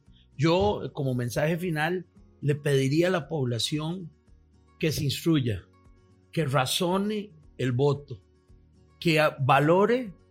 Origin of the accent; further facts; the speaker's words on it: Costa Rica; esa es la forma como el costarricense, como nuestros antepasados, han podido forjar y formar una institucionalidad